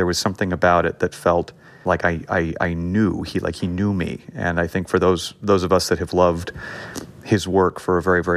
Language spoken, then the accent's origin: English; Los Angeles, California, United States; I grew up in an area of LA called Hancock Park.